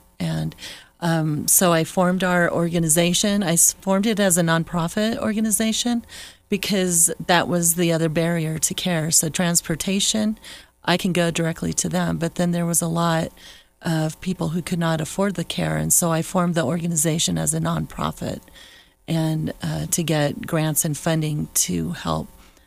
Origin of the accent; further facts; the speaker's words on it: Arizona, United States; moved away; I'm from Arizona originally, and I saw the need in Arizona.